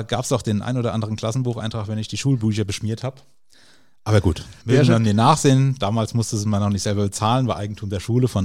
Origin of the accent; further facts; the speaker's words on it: Lorch, Hesse, Germany; ich komme hier aus dem schönen Rheingau, bin aufgewachsen in Lorch und wohne mittlerweile auch in dem Höhenort Ransel. Da ist auch meine komplette Familie ansässig, also wir sind quasi so richtige Eingeheimste, so Lorcher und Ranseler.